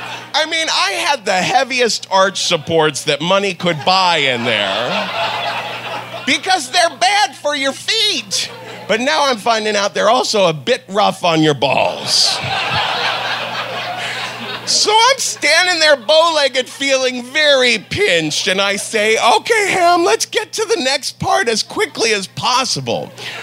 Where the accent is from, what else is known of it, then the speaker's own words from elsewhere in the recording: Ohio, United States; Plus, I'm from Ohio and I didn't know how to say no.